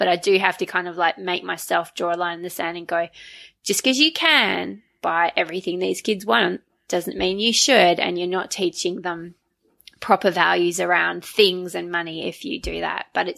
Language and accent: English; Australia; also born or lived in Trinidad and Tobago; We had the lives where I was born in Trinidad and Tobago in the Caribbean, and when we lived there, we had money, and then we moved to Australia, and then we didn't.